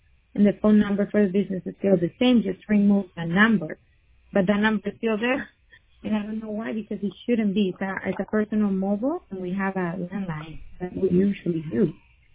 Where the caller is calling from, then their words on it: Newport, Florida, United States; Hi, I'm calling from Newport, Florida.